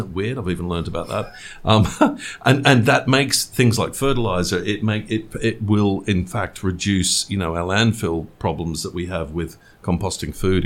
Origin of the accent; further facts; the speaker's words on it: Australia; as an Aussie